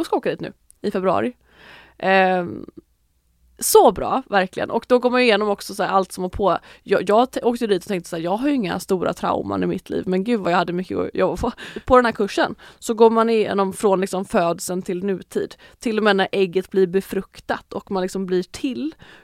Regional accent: Lerum, Västra Götaland County, Sweden; att jag är uppvuxen i Lerum, och mamma och pappa hade ju inte, alltså det är en väldigt rik kommun, Lerum.

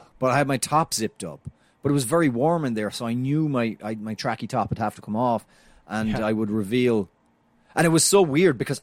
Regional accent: Argentina; And then they heard me speak, expecting some kind of South American accent. And then they heard my accent and they're like, ugh, that's the strangest Argentinian I've ever seen.

